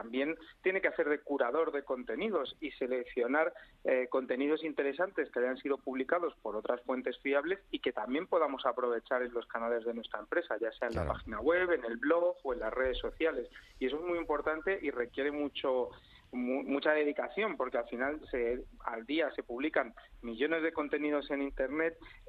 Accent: Almería, Andalusia, Spain; born there; en mi provincia, yo nací en Almería

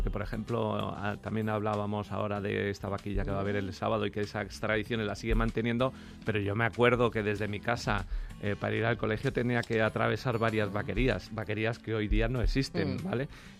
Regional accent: Villaviciosa de Odón, Community of Madrid, Spain; also born or lived in Tres Cantos; Yo soy de Madrid, nacido en Madrid. Los primeros años estuve viviendo en Villaviciosa de Odón y por motivo de cambio de trabajo de mi padre, que la empresa en la que él dirigía pues se fue a Tres Cantos

